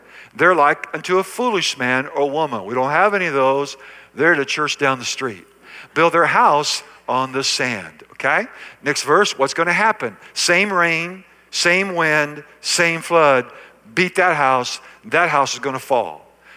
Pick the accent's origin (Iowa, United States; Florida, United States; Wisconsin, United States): Iowa, United States; I grew up in Iowa. Both of my grandparents were farmers.